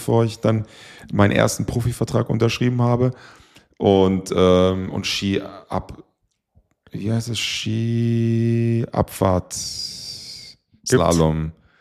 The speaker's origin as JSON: {"language": "German", "town": "Würzburg", "region": "Bavaria", "country": "Germany", "said": "natürlich sind wir natürlich stolz darauf als Würzburger, dass diese Jungs dann in dem Team dann mitgespielt haben"}